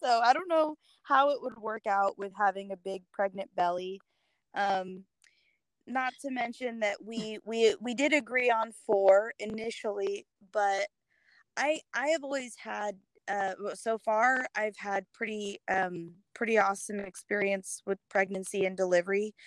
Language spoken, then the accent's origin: English; Alaska, United States; We like I said, I grew up in Alaska. So, I pretty much grew up outside. I was very much a tomboy.